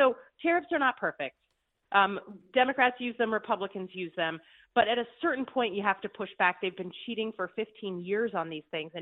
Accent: Michigan, United States; I mean, obviously, we're all from Michigan, so we don't want these cars coming

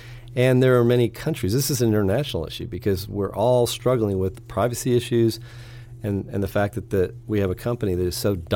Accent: California, United States; I don't think the public until today mostly knew that I grew up in California.

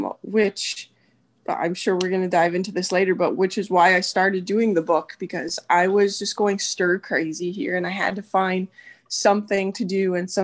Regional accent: Edmonton, Alberta, Canada; now in United States; I'm born and raised in Edmonton, Alberta, but now married to an American boy, and we live in Ohio. So we are just outside Cleveland right now.

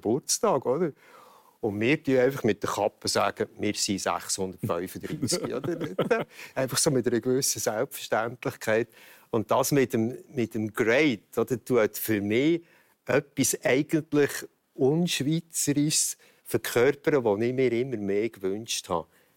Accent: Solothurn, Switzerland; oder ich bin Fasnächtler als Solothurner, oder?

